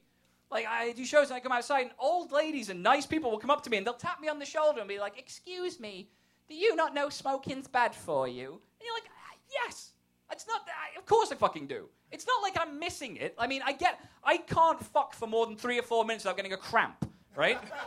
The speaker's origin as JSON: {"language": "English", "region": "England", "country": "United Kingdom", "said": "which is being English, it's weird, because sometimes things I say mean the same thing here, and sometimes it means something different. Sometimes it doesn't mean anything. And one of the major differences is, in England, we call cigarettes fags."}